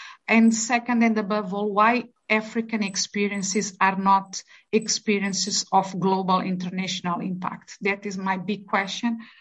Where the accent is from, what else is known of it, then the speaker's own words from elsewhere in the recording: Mozambique; I was born in Mozambique, where my father was born and where my daughter was born and my grandson was born.